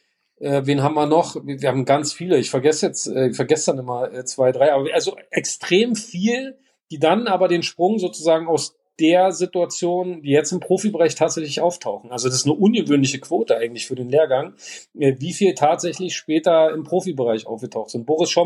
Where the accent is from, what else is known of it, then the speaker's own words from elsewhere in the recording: Halle, Saxony-Anhalt, Germany; born there; Und habe mich für Halle entschieden, ist meine Geburtsstadt, weil ich da ein bisschen Anbindung hatte und auch ein paar Leute kannte.